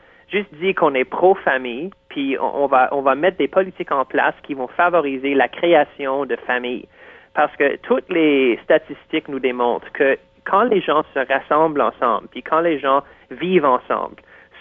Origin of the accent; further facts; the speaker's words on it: Toronto, Ontario, Canada; moved away as an adult; now in Quebec, Canada; Je viens du Canada anglais. Moi, je suis né à Toronto, j'ai agrandi à Toronto, mais je vis au Québec depuis 7 ans, puis j'ai fait mon bac à l'Université Laval.